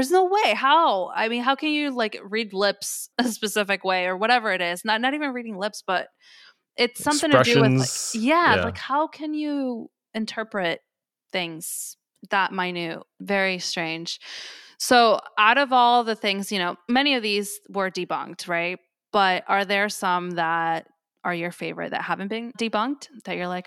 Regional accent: Argentina; But he also doesn't speak English. Like we're from Argentina.

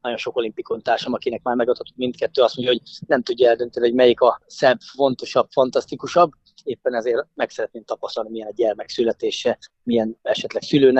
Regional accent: Cegléd, Pest, Hungary; Én mai napig is ceglédi vagyok, Cegléden éltem

